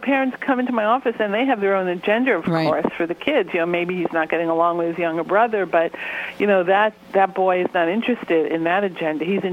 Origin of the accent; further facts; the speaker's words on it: New York, United States; although I'm from New York, so I got both coasts covered.